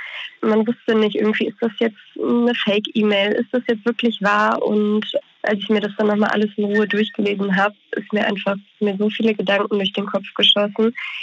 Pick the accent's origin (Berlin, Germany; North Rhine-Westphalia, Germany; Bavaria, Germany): North Rhine-Westphalia, Germany; Bonn; Das Leben hier in Bonn, also ich komme aus Bonn, zurückzulassen quasi.